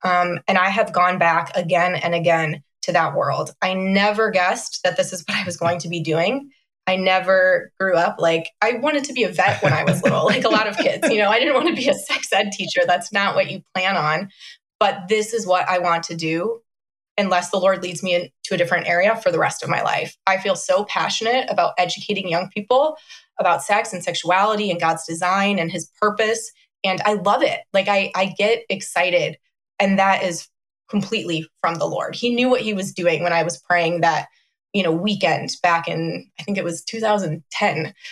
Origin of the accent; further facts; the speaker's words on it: Illinois, United States; I grew up in a Christian home, and I grew up in a really great church. I'm from Chicagoland. My parents still attend that church.